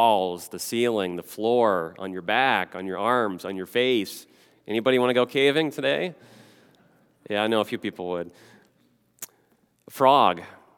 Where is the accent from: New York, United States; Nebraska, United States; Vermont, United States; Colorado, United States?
Nebraska, United States; You know, growing up in the Midwest and in rural Nebraska, I can think of times when storms would roll through and the power would get knocked out.